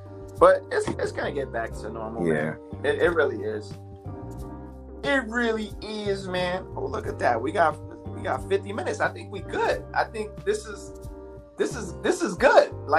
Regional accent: North Carolina, United States; I'm from North Carolina.

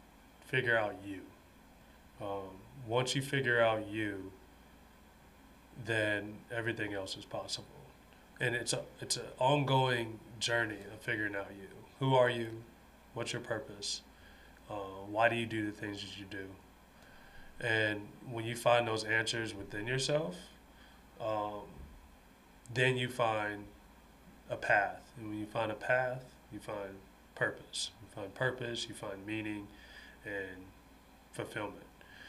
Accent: San Antonio, Texas, United States; I'm from San Antonio, so that's the team that I root for.

